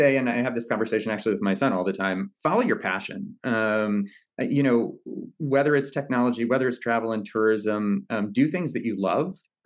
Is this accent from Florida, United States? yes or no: yes; Clearwater, Florida, United States; But in both cases, in Pittsburgh and where I grew up in Clearwater, the people are just genuinely warm.